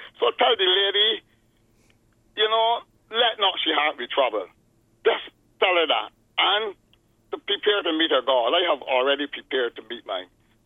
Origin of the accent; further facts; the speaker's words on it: Barbados; I never tell nobody that I live in Straker's tenantry. I come from Straker's tenantry.